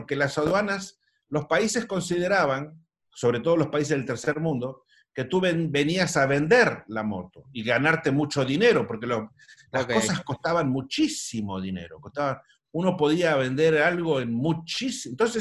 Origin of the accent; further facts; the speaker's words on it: Argentina; pero como no les importaba nada a los argentinos, era como que no estábamos nosotros en la lista, era como que Argentina no estaba en la lista de los países, ni existíamos